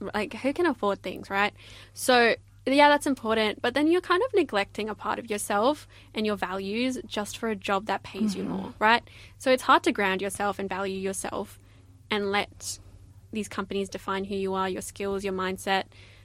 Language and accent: English; Bunbury, Western Australia, Australia; Okay, I grew up in Bunbury.